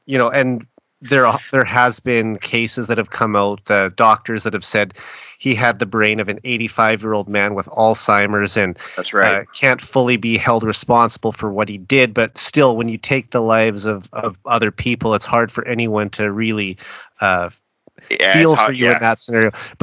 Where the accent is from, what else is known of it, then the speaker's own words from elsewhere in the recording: Saskatoon, Saskatchewan, Canada; close to my hometown in Saskatoon, only 5 hours away.